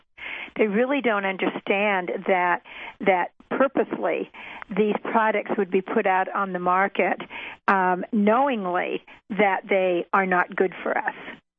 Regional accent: Canada; born there; My mother and father were divorced. I was born in Canada. My mother had moved to Canada when she was a young girl

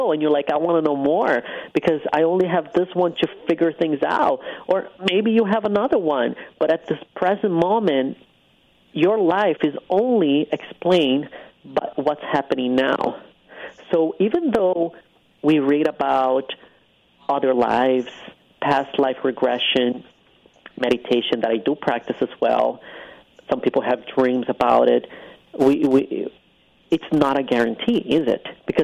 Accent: Brazil; born there; first language Portuguese; English is a second language; moved away; I was born in Brazil. I speak Portuguese. I came to this country and I learned English. I learned Spanish. I learned Italian. I learned Sanskrit.

